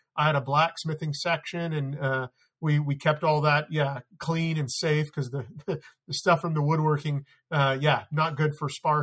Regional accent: California, United States; now in Idaho, United States; even though I was born in Southern California, you know, I grew up, you know, doing all the skateboarding

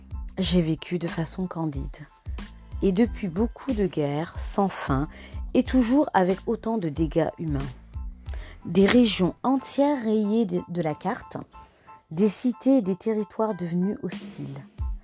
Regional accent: Centre-Val de Loire, France; Je suis originaire de la Beauce. J'ai failli le perdre. Pour les plus insistants, j'ai beau dire que j'ai toujours vécu ici

